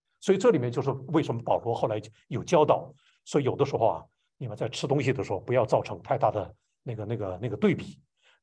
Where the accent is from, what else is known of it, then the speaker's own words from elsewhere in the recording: Northeast China, China; also born or lived in Guangdong / Nanjing; 由于我是东北人，我天生见的东北来的弟兄姐妹就会亲切一些